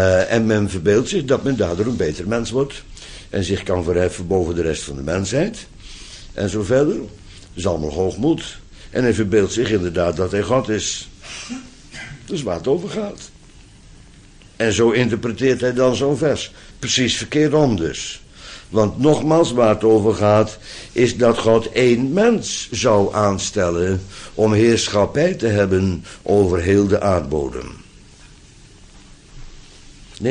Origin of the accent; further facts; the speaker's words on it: Netherlands; Op slot ben ik Nederlander, dus je moet die termen af en toe eens gebruiken.